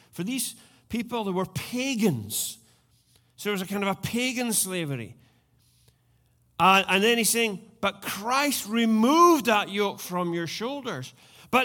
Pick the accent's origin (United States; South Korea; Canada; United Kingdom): United Kingdom; Scotland; when I read the word freedom as a Scotsman